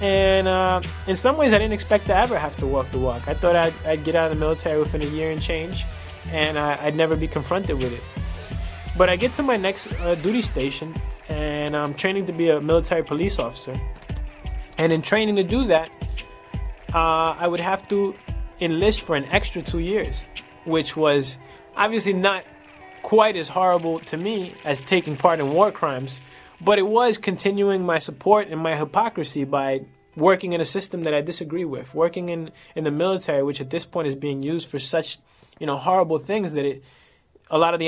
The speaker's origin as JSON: {"language": "English", "country": "Puerto Rico", "tie": "born or raised there", "said": "it led me back to Puerto Rico, which is my hometown. My mother was born there, and I consider myself Puerto Rican."}